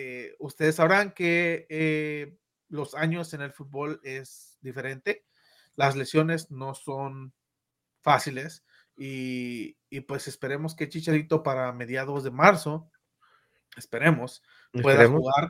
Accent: Morelos, Mexico; Es mi equipo porque es de donde yo soy, de Morelos.

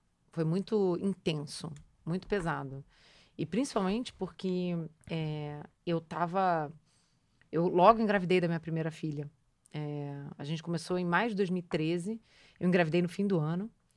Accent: Rio de Janeiro, Brazil; also born or lived in Ribeirão Preto; Eu nasci no interior de São Paulo, em Ribeirão Preto, mas eu cresci no Rio de Janeiro.

